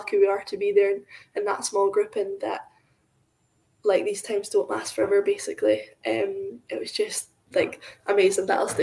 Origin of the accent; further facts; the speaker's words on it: Scotland, United Kingdom; we're from Scotland and like the other side of the world, and they welcomed us like we're a family.